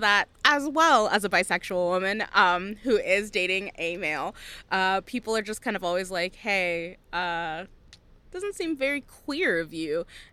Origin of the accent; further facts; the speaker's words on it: Southwest, United States; So I am from the Southwest, and we are a group of, we are the Pueblo people. So, like, there are different Pueblos in the Southwest